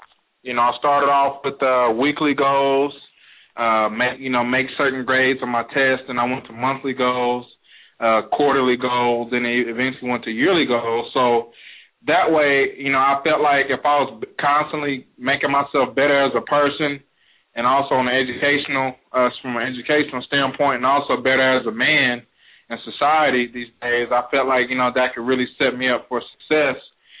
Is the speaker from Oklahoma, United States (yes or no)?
yes; Muskogee, Oklahoma, United States; I'm from Muskogee, Oklahoma. Grew up there, born and raised. I went to high school there.